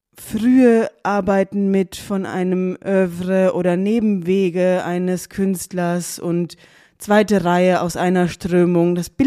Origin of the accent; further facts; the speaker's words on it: Darmstadt, Hesse, Germany; Also ich bin in Darmstadt aufgewachsen.